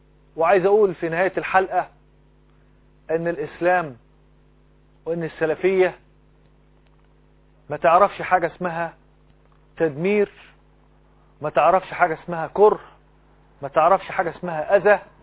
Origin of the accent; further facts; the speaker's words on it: Egypt; بلدنا مصر